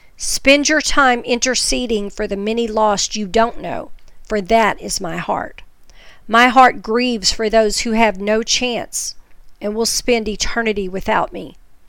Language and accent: English; the South, United States; I called it a tornado because I'm from the South.